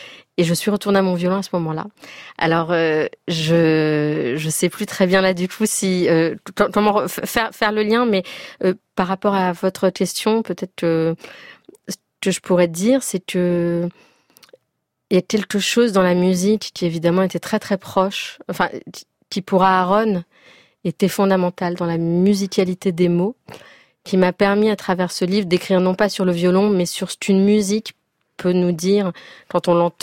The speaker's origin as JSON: {"language": "French", "country": "France", "tie": "born there", "also_born_or_lived": "Israel", "said": "la France, où je suis née et avec ma langue maternelle."}